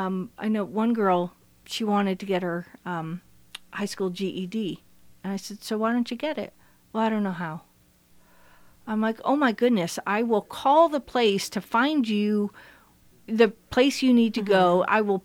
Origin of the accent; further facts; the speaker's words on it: Saratoga Springs, New York, United States; I mean, I grew up in Saratoga, so people I grew up with, people would rent out their house during track season.